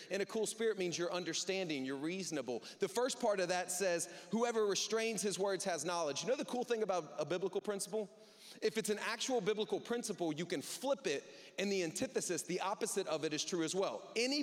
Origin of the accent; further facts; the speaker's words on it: United States; I grew up in the South. My grandfather owns a bunch of land in East Texas